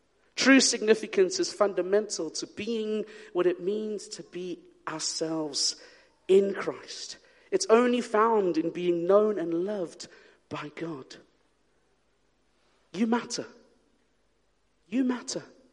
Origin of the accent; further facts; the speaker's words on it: South Africa; I remember growing up in South Africa, being part of a generation where mobile phones were a thing.